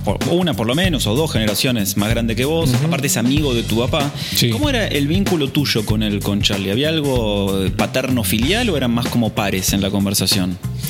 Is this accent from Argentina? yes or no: yes; Buenos Aires, Argentina; los que somos de Urquiza, todo el mundo sabe dónde queda